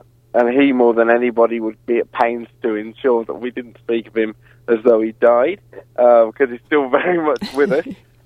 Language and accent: English; Western Australia, Australia; Look, I come from the Lower South Metropolitan Region of WA